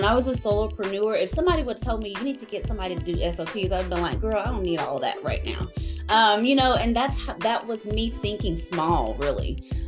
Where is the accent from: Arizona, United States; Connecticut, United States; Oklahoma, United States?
Oklahoma, United States; born there; I'm not a Jersey girl. I'm an Oklahoma girl. I was born in Oklahoma, but I actually have been in South Carolina for 8 years.